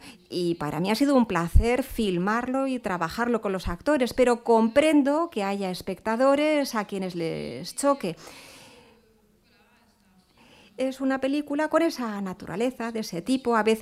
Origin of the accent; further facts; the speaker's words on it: Lebanon; me encantaría ver estabilidad en mi país, en Líbano. Y sobre todo, ojalá mis compatriotas fuesen vivir en paz.